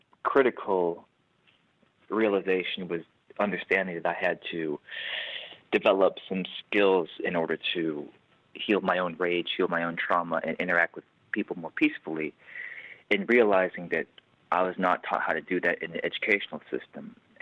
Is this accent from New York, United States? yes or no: no; Alabama, United States; I grew up in Alabama. And my mother's Korean. My father's half white, half black.